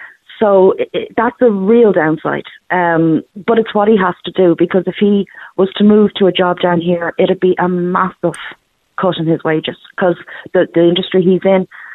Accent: Dublin, County Dublin, Ireland; moved away; I'm from Dublin, born and bred, but when I go back up there, I feel like a fish out of water.

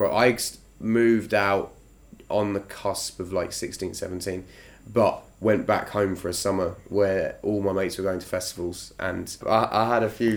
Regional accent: East of England, United Kingdom; I shot a video in my hometown of Suffolk

